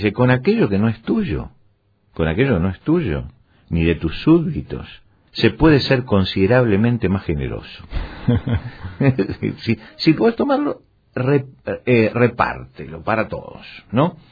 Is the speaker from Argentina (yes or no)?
yes; Argentina; yo recuerdo en mi país, en Argentina, en plena guerra de las Malvinas